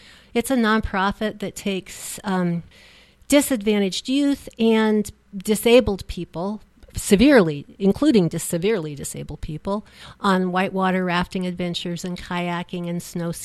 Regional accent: Angels Camp, California, United States; I grew up in Angels Camp, small gold rush town where my ancestors on both sides came in the 1850s to mine gold and take care of the gold miners.

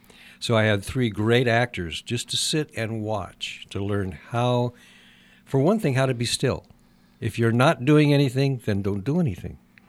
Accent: California, United States; I grew up in Tulare County, which is the setting for Grapes of Wrath.

